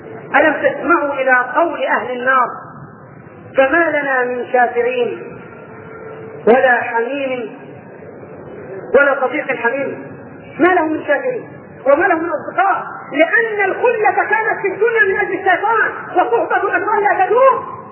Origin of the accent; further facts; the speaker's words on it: Upper Egypt, Egypt; كان زمان عندنا في الصعيد يعيش على حافه الصعايده